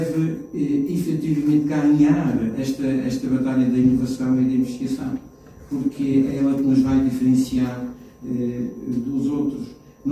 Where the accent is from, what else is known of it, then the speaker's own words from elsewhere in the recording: Madeira, Portugal; Nós, como madeirenses